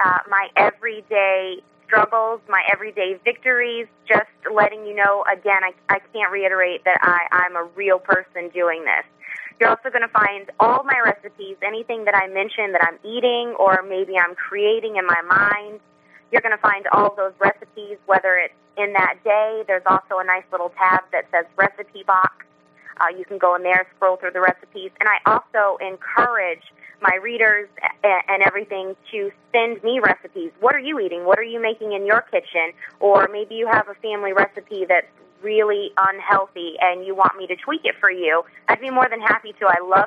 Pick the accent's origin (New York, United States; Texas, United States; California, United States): Texas, United States; now in Rhode Island, United States; And I'm from Texas. I've only been in Rhode Island for 7 years.